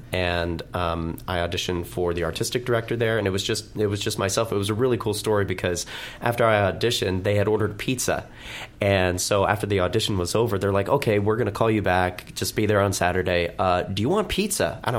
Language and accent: English; California, United States; You know, I grew up in the Bay Area, and I listened to KFRC in San Francisco.